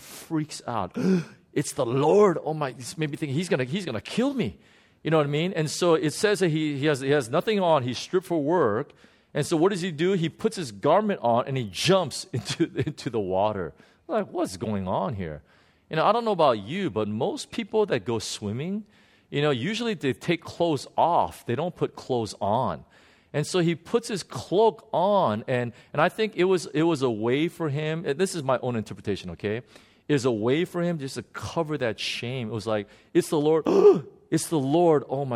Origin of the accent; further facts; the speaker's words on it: Jeju, South Korea; I was just reminded of a little boy, you know, growing up in Jeju Island, South Korea, running around the fields